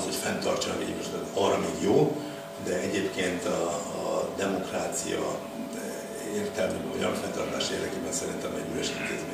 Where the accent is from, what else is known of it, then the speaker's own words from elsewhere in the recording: Baranya, Hungary; én baranyai gyerek vagyok alapvetően